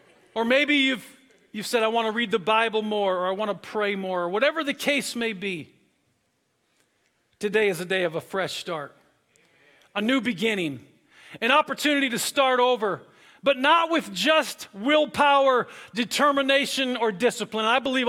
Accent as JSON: {"language": "English", "region": "Wisconsin", "country": "United States", "tie": "born or raised there", "said": "especially up in the cold weather where I grew up in Wisconsin?"}